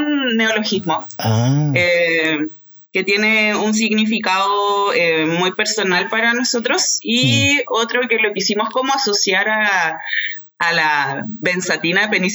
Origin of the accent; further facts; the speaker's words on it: Santiago, Santiago Metropolitan Region, Chile; Yo nací en Santiago y crecí en Santiago Centro, así no puedo ser más del centro. Y lo bonito como de mi vida un poco es que crecí en una casa muy grande